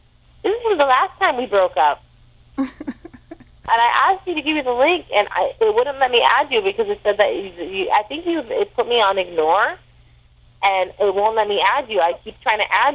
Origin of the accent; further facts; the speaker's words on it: Armenia; Yeah, I'm not Lebanese, though. I'm Armenian.